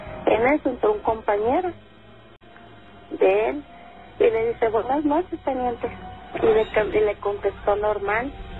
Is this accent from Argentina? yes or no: no; Chihuahua, Mexico; Yo soy originaria de Chihuahua.